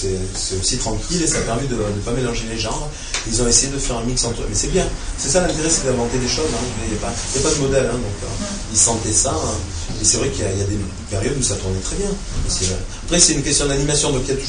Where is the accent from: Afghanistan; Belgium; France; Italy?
France; Nice, Provence-Alpes-Côte d'Azur; moi, je suis de Nice